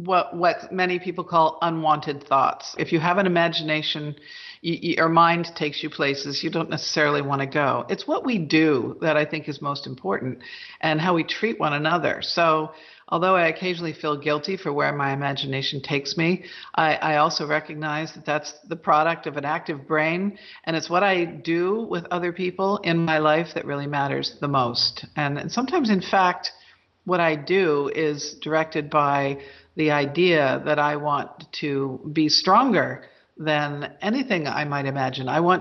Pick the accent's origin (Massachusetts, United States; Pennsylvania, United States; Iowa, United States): Massachusetts, United States; because I'm from Cape Cod and I know the Elizabeths